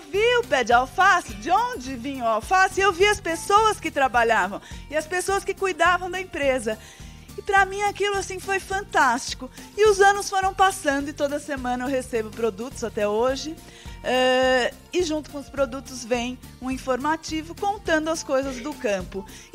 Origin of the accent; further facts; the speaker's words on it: São Paulo, Brazil; eu cresci em São Paulo, nasci em São Paulo